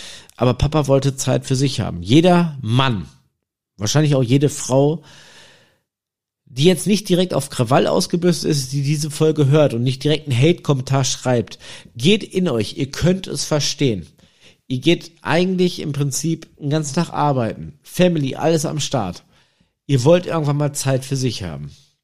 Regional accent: Germany; Ich sag, ja, ich komme aus Deutschland, ne?

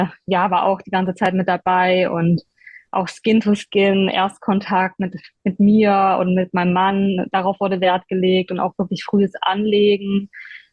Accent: Stuttgart, Baden-Württemberg, Germany; accent: Swabian; now in United States; Ich komme aus Stuttgart.

